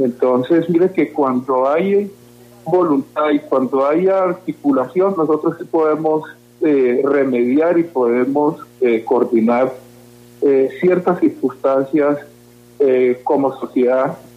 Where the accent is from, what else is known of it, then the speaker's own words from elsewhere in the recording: Chocó, Colombia; born there; Yo nací en un río, en el Chocó, en un río que se llama Bebará. Allá nací en un universo de una familia muy grande. Nosotros fuimos 43 hermanas